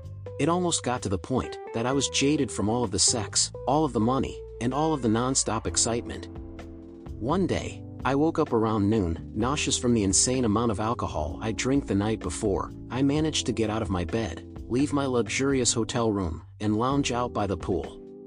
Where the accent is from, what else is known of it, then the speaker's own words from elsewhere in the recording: California, United States; now in Las Vegas, United States; I grew up in Orange County, California.